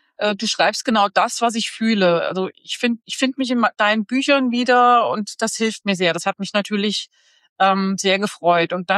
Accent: Hünfeld, Hesse, Germany; born there; Nee, also ursprünglich bin ich geboren in Hünfeld.

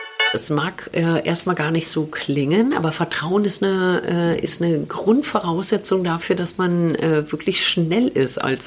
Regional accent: Berlin, Germany; Versetzt wurde ich als kleines Kind, weil meine Familie aus Westdeutschland nach Berlin umgezogen ist und die kommen aus dem Rheinland.

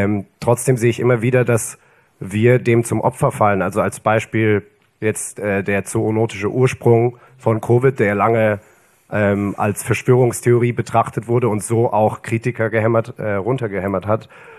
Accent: Germany; ich bin als Pole in Deutschland aufgewachsen.

